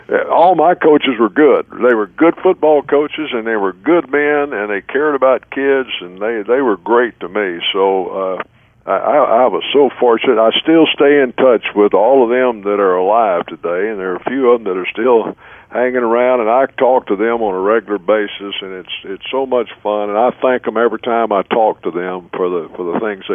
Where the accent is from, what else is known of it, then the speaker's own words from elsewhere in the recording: Texas, United States; I didn't know for sure where, but I told him I was from Texas and would love to get back here.